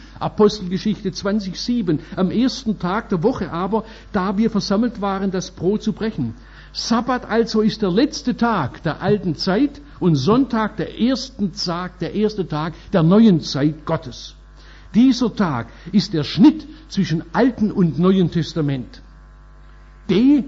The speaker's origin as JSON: {"language": "German", "town": "Oberndorf", "country": "Germany", "tie": "born or raised there", "said": "Am 20. April 1945 ist meine Heimatstadt Oberndorf von Franzosen eingenommen worden."}